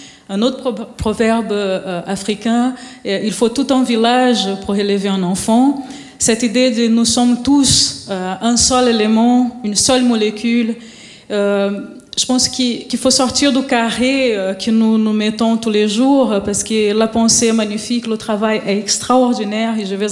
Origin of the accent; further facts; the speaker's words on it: Brazil; En tant que Brésilienne que je suis, je vous invite à danser.